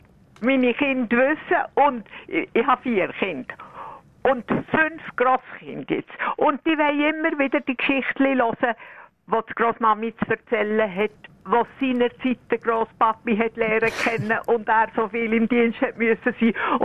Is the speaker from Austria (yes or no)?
no; Bern, Switzerland; accent: Bernese German; now in Basel-Landschaft, Switzerland; Also, wir sind halt Berner geblieben, obwohl wir in Basel-Landau gewohnt sind. Und die Kinder sind alle dort aufgewachsen. Aber irgendwie das Berndeutsch einmal bei mir kann man nicht wegbringen.